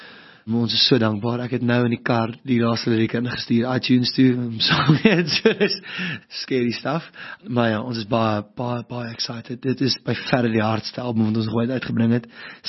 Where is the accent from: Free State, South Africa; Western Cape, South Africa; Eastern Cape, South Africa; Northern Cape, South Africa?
Western Cape, South Africa; Paarl; Toe ek klein was in die Parel het ons kalfvoet rugby gespeel in 3 dae in die winter.